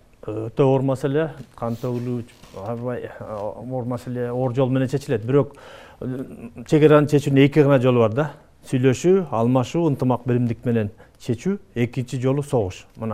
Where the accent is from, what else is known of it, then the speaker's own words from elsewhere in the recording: Osh Region, Kyrgyzstan; Экинчиден мен мисалы үчүн ошо Кемпир-Абадтын жеңинде төрөлүп өскөнмүн да.